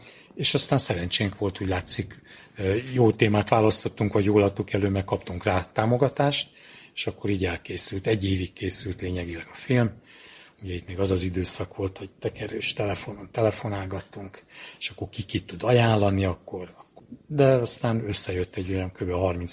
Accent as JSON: {"language": "Hungarian", "region": "Budapest", "country": "Hungary", "tie": "born or raised there", "said": "Én budapesti születésű vagyok, Móricz Zsigmond körtér, betondzsungelba nőttem fel"}